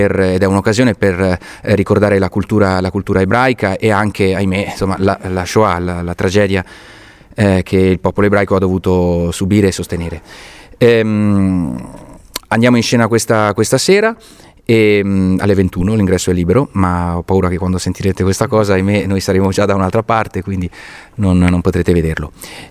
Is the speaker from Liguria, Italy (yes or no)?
yes; La Spezia, Liguria, Italy; born there; sono un attore che sono nato a Spezia, ho studiato appunto nella vostra scuola